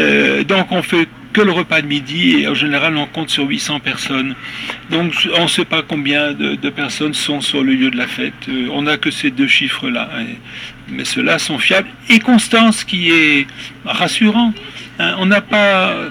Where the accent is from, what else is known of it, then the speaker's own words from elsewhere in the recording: Auvergne-Rhône-Alpes, France; Ici, on est des Velaves, donc on a réuni cette année des troupeaux